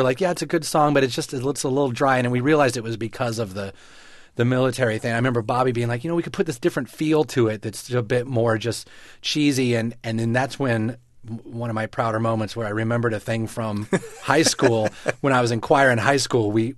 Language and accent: English; Colorado, United States; Yeah, we grew up in Colorado, so we were around a lot of Mormons, we went to school with Mormons and things like that.